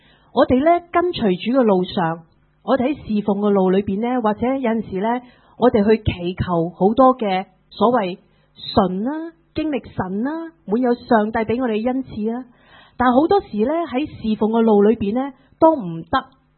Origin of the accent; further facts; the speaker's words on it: China; 很多时候我们中国人为人评理啊